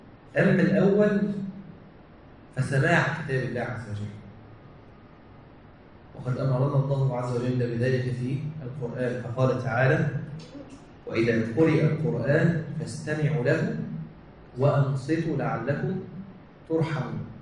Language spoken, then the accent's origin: Arabic; Egypt